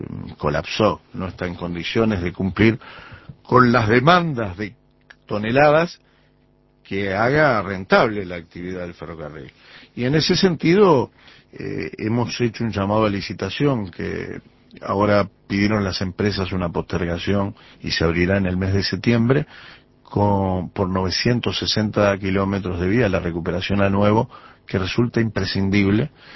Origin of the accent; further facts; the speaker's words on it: Canelones, Uruguay; Hace muchísimos años, yo que soy canario lo sé, que se reclamó, pero nunca se aprobó ese puente.